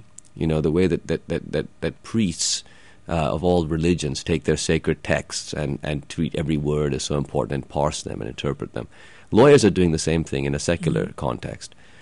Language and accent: English; Pakistan; most people I grew up with in Pakistan don't read novels